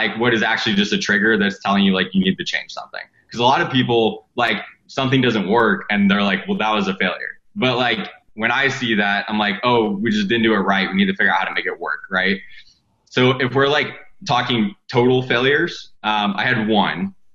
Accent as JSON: {"language": "English", "region": "Indiana", "country": "United States", "tie": "born or raised there", "said": "I grew up in Indiana, so we'd go to Indy 500 and Snake Pit and Carb Day."}